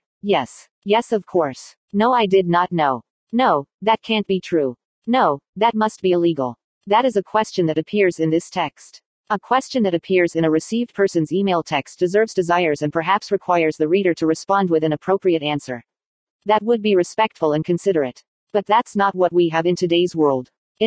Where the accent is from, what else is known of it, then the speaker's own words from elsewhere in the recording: San Bernardino, California, United States; I've been back in my hometown of San Bernardino since July of 2017. I've been living with my mother in the house that I grew up in since I was age 5. I am now at age 55